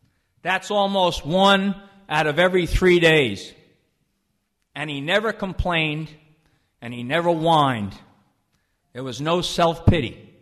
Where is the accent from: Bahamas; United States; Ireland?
Ireland; he fought, as we Irish people say, he fought the famine and he fought the crown